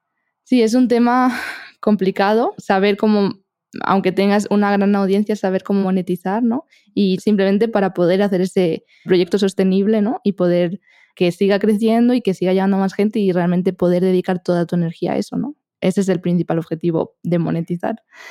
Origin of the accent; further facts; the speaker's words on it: Spain; accent: Spanish; ya tengo una mezcla de acentos que no sé ni de dónde tengo el acento. Pero sí, mi acento es español, obviamente.